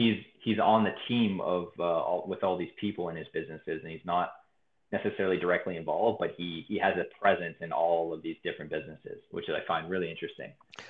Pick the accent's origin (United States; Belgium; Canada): Canada; there was an event in Vancouver, because I'm Canadian